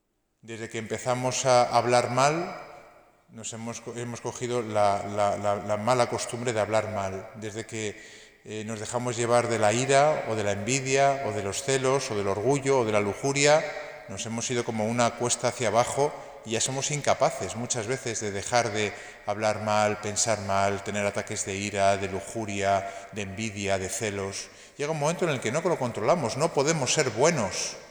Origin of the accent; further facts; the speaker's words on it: Madrid, Community of Madrid, Spain; Yo que soy de Madrid, vamos, porque bajo aquí un poquito para